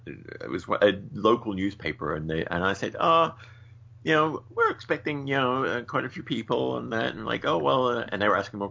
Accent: New Zealand; I, of course, was born and raised in New Zealand.

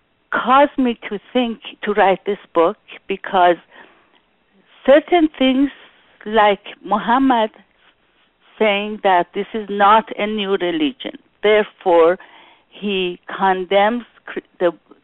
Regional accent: Iran; when I was in Iran, and I grew up in Iran, all I knew was Islam.

